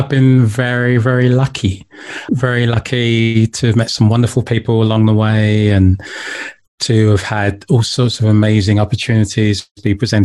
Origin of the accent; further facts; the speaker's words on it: London, United Kingdom; I was born in London. My family from Nigeria, and they came over in the 50s and had three children. I was the baby of the family.